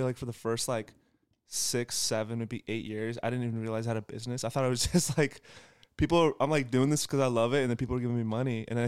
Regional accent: Portland, Oregon, United States; And then we kept having conversations because I was in Portland. I'm from Portland originally.

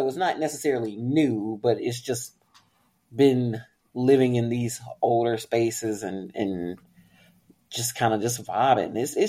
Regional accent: United States; So, listen, I'm Black American. I've been surrounded by violence my whole life, okay?

